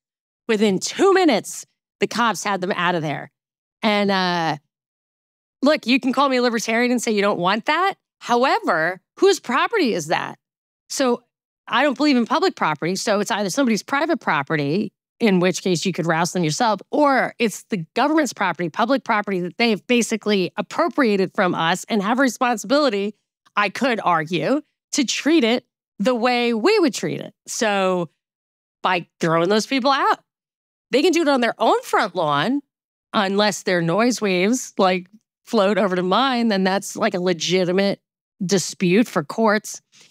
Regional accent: New York, United States; Maybe because I grew up in New York and they blocked the sidewalk.

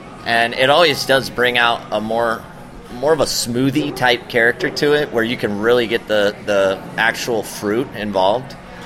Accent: Midwest, United States; And I'm from the Midwest, so I showed up in Denver, and I was like, what? I'm not used to this stuff.

